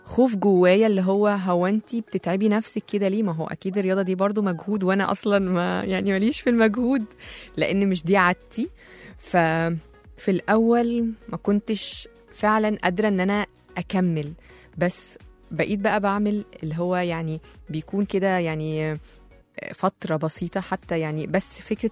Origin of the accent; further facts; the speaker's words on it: Alexandria, Alexandria Governorate, Egypt; هنزل أمشي على البحر شوية بما إني اسكندرانية يعني